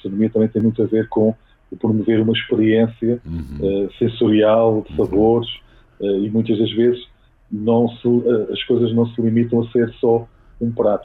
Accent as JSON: {"language": "Portuguese", "country": "Mozambique", "lives_now": "Portugal", "said": "quando vim de Moçambique para Portugal, estive um tempo com a minha avó e com os meus tios"}